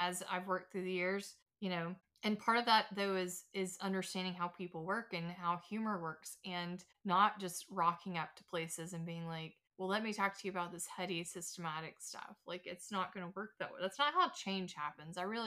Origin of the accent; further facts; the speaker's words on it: Georgia, United States; I'm from Georgia, from two parents who didn't finish college